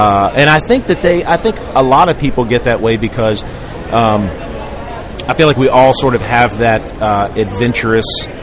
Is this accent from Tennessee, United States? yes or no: yes; Memphis, Tennessee, United States; And growing up in Memphis, I would go to this. There's a park in Memphis called Mud Island River Park